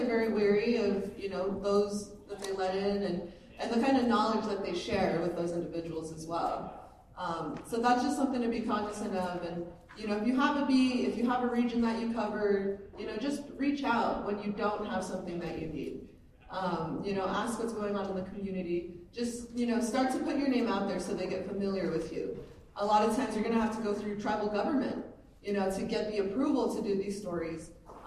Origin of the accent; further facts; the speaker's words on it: Tucson, Arizona, United States; There's only two federally recognized tribes in Tucson. And, you know, I grew up there, and that's my hometown